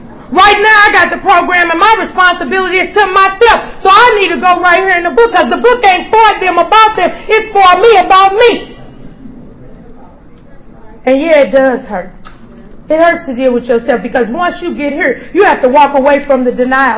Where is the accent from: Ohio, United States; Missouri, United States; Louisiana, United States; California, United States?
Missouri, United States; St. Louis; So I'm a girl from the Midwest. I'm from St. Louis